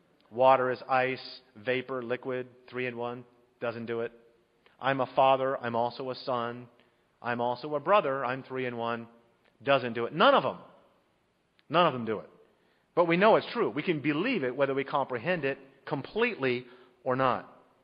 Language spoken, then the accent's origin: English; Central Anatolia, Turkey; English is a second language; As a boy growing up in Turkey, central Turkey, first grade, second grade, third grade, I can still hear the sounds of those morning and evening prayers